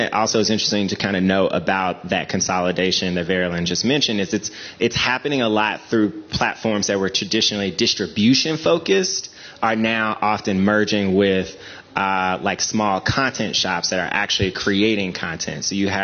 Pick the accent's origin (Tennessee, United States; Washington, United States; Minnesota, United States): Tennessee, United States; Memphis; I'm from Memphis, Tennessee in America